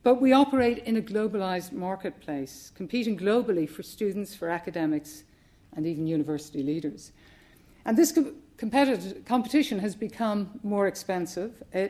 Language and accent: English; Ireland; moved away as an adult; also born or lived in United States / Scotland; now in United Kingdom; Speaking personally, as somebody born and raised in Ireland, spent my academic career in the US, then moved to Scotland and am now down in England, I might be considered a citizen of the world